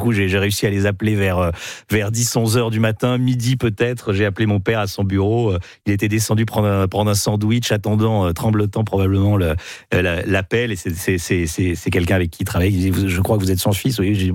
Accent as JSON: {"language": "French", "town": "Versailles", "region": "Île-de-France", "country": "France", "tie": "born there", "said": "Je suis né à Versailles."}